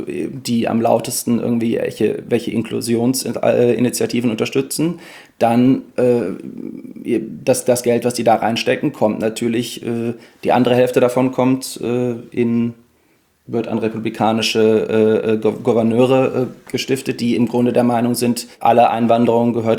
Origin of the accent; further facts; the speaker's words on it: North Rhine-Westphalia, Germany; ich komme ja aus der Nähe von Köln